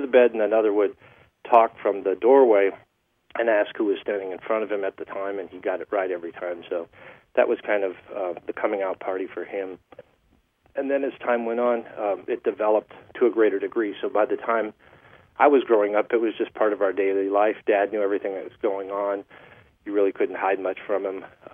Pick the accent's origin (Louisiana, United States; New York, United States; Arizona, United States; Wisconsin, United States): Arizona, United States; Phoenix; moved away as an adult; now in Portland, United States; I'm in Portland, Oregon now. Phoenix is my hometown. I moved up here about 3.5 years ago